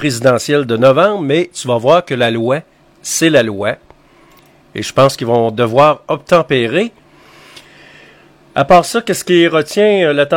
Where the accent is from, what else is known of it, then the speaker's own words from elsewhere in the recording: Quebec, Canada; Pour revenir par chez nous, au Québec, au pays